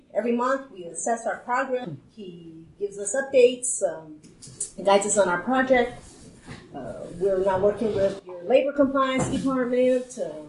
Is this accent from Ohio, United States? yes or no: no; Zuni, New Mexico, United States; also born or lived in Acoma; I come from Zuni and Acoma, so I'm used to, like, we're right here, so.